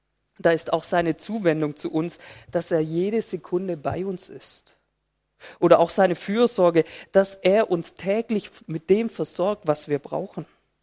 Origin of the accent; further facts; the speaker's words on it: Filderstadt, Baden-Württemberg, Germany; ich komme aus Filderstadt-Zilming.